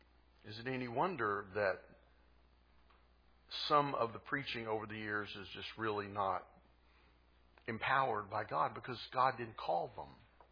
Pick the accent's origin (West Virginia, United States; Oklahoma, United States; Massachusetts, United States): Oklahoma, United States; Well, folks, I'm from Oklahoma. And sometimes I sound like I'm from Oklahoma.